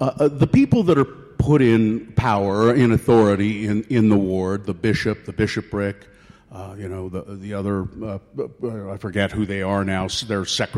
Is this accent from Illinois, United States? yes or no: no; Ogden, Utah, United States; I grew up in Ogden, and my lineage, very strong Mormons.